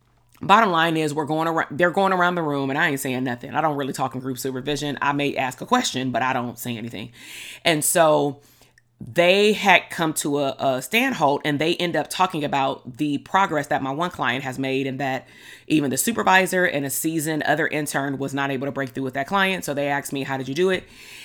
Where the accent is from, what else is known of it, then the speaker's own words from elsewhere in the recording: Compton, California, United States; actually, I'm from Compton.